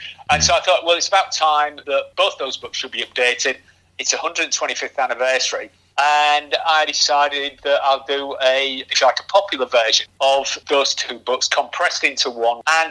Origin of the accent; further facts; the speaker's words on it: Hull, Yorkshire and the Humber, United Kingdom; I was born into the game. As you say, I was born in Hull.